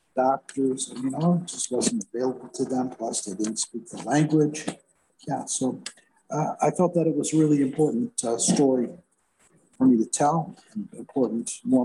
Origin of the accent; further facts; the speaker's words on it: Chicago, Illinois, United States; moved away as an adult; here's again for Chicago people. I went to Lane Tech High School. I grew up in Logan Square.